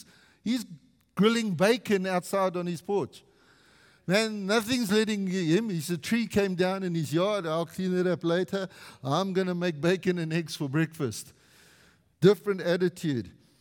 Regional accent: South Africa; now in Canada; It's not come here and be South African. I'm always going to be South African. I am now a Canadian citizen and I'm inculcated and I understand the culture.

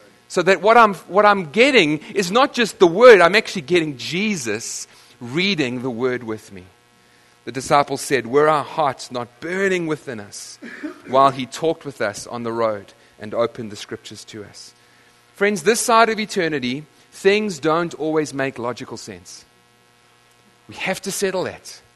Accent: Nottingham, East Midlands, United Kingdom; born there; I was born in Nottingham, so there you go.

